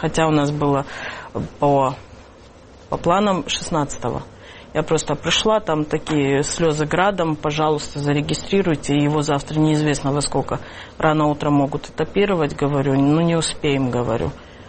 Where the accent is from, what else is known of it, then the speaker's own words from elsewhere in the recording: Russia; я россиянка, но у меня нету, говорю, флага даже